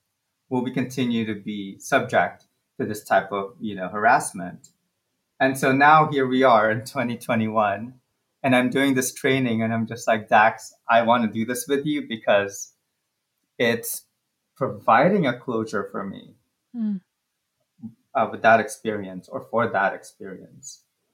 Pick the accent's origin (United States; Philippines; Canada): Philippines; we're both from the Philippines, grew up in the Philippines, and we were speaking in Tagalog.